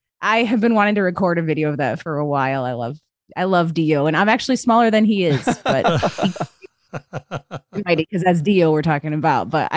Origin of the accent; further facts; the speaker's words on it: Grand Rapids, Michigan, United States; So there is a band in my hometown of Grand Rapids called